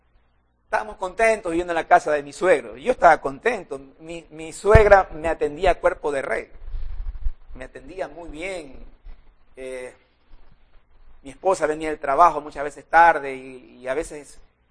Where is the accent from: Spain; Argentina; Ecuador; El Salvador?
Ecuador; Guayaquil, Guayas; yo culturalmente, como guayaquileños, como ecuatorianos